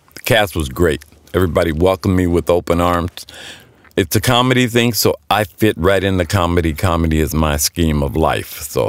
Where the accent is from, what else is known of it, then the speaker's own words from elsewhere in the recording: Oakland, California, United States; As a young kid growing up in Oakland, California